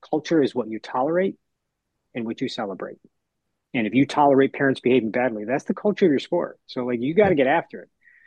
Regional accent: Canandaigua, New York, United States; I keep some stuff from home, meaning where I grew up in Canandaigua, and the reason why is. That's where it all started.

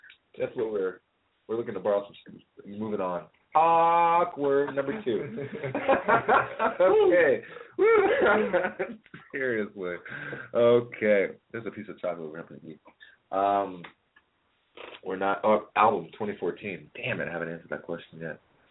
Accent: Ohio, United States; Trust us, we're from Ohio.

